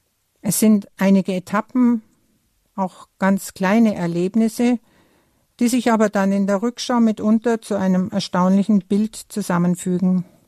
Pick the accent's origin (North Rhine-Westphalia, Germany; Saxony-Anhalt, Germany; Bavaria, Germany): Bavaria, Germany; Lindenberg im Allgäu; born there; Geboren bin ich in Lindenberg im Allgäu.